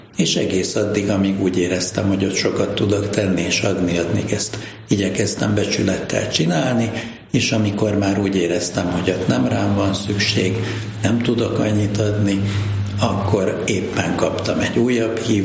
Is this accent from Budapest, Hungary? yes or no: yes; Budapest, Hungary; born there; Egy budapesti keresztény középosztály családba születtem, ahogy ez sokakkal megtörtént